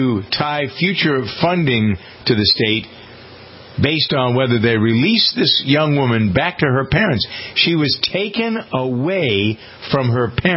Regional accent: Framingham, Massachusetts, United States; It happens to originate in my hometown of Framingham, Massachusetts.

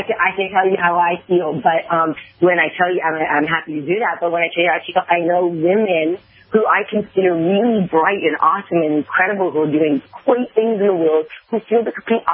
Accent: United States; Donald Trump does not represent me as a Republican, as an American, or as a human being

